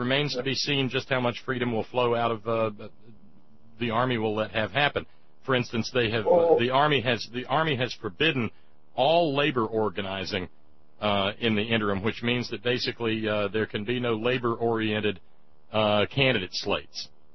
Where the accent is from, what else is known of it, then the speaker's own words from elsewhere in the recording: West Virginia, United States; "Well, you know, we're from West Virginia."